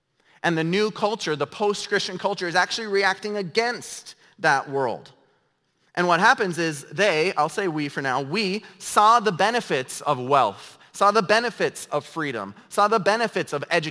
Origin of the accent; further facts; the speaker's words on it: North Dakota, United States; now in Minnesota, United States; even here in Minnesota. I'm from North Dakota. It's even a little further behind